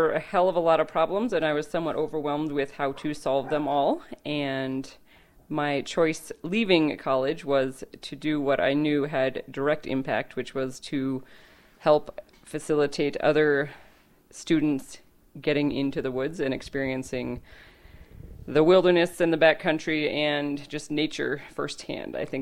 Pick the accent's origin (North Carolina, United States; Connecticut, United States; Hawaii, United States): Connecticut, United States; Cornwall; I grew up in Cornwall, Connecticut, a very small ag town, and my folks were farmers.